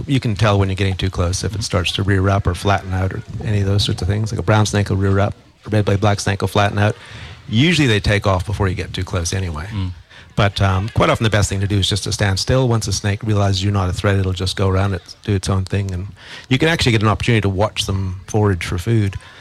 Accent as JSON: {"language": "English", "country": "Canada", "moved": "as an adult", "lives_now": "Australia", "said": "As you can tell by my accent, I'm from Canada originally"}